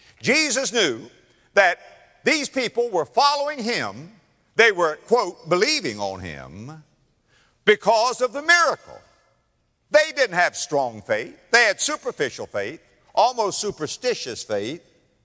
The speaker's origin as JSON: {"language": "English", "region": "Florida", "country": "United States", "tie": "born or raised there", "said": "In December 1996, in my home state of Florida, something happened."}